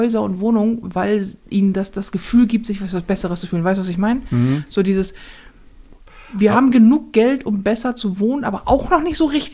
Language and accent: German; Hamburg, Germany